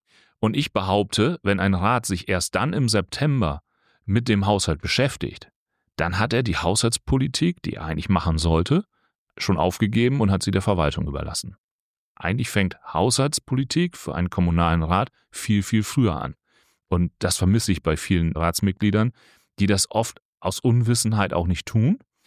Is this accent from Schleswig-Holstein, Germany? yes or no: no; Lower Saxony, Germany; Ich komme aus Ostfriesland.